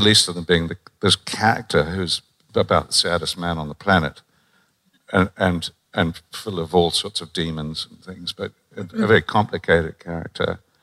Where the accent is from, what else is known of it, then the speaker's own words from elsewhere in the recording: Northern Ireland, United Kingdom; born there; I was born in Northern Ireland, but I never had that Northern Irish accent